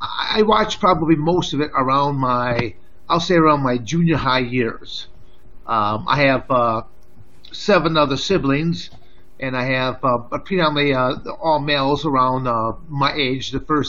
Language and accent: English; Montrose, Michigan, United States; Well, basically, I'm born and raised in the state of Michigan. I went originally in the Montrose, New Lothrop areas is where basically I spent probably most of my childhood.